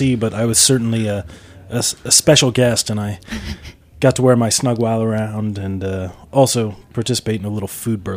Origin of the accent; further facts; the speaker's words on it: New York, United States; I grew up in Putnam County, New York